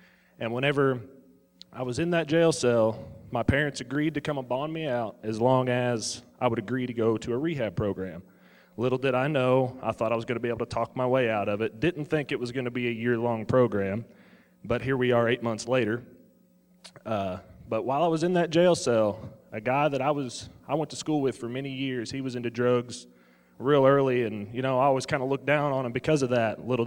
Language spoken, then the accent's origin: English; Lanesville, Indiana, United States; I'm from Lanesville, Indiana, about an hour and a half southeast of here.